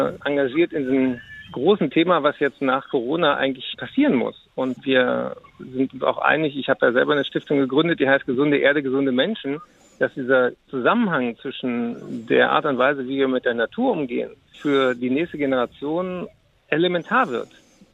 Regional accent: Frankfurt, Hesse, Germany; born there; deswegen fühle ich mich da als gebürtiger Frankfurt natürlich auch doppelt

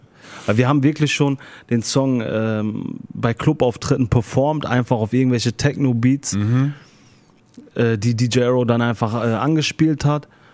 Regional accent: Duisburg, North Rhine-Westphalia, Germany; Und ich komme aus Duisburg, ich weiß, was auf der Straße abgeht

